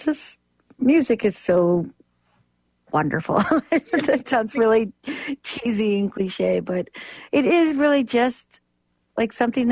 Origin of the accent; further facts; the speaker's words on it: Ennismore, Ontario, Canada; Yeah, so like Omimi is pretty much like connected to my hometown, Ennismore. Like they kind of like turn into each other.